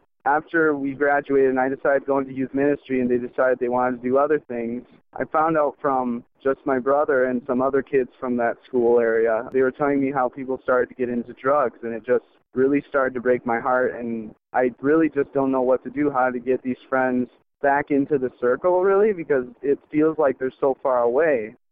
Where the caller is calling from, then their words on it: Grand Rapids, Michigan, United States; Hi, I'm from Grand Rapids, Michigan. I'm a college student at GBC